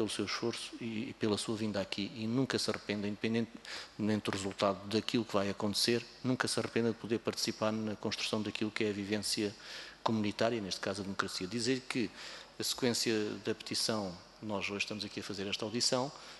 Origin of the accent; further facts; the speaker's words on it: Guarda, Portugal; fui parar ao Algarve, sou da Guarda, fui parar ao Algarve, lá estive uns anitos, depois cá regressei à Guarda